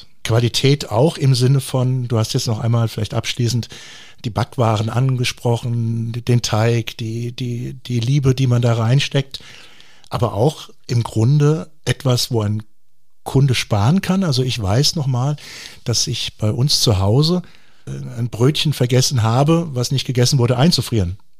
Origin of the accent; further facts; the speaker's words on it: Eppertshausen, Hesse, Germany; Ich komme ja aus Eppertshausen. Wir hatten damals 3 Bäcker zu meiner Zeit.